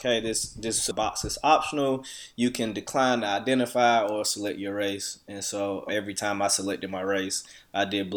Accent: Deep South, United States; my upbringing, growing up in the Deep South, experiencing all these racial things that I experienced growing up.

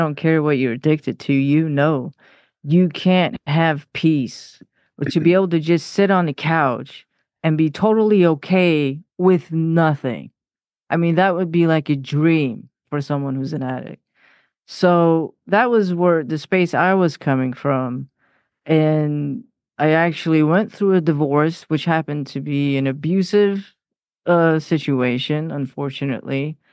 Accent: Iran; now in United States; I was born in Iran. I was born at a time where Iran and Iraq were at war with each other.

